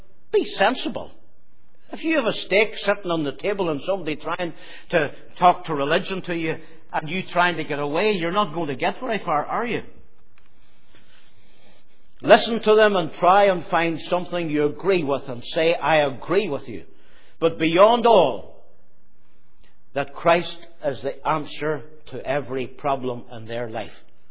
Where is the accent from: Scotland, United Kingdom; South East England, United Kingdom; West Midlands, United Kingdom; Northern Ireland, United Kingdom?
Northern Ireland, United Kingdom; Omagh; I would always say … from Oma.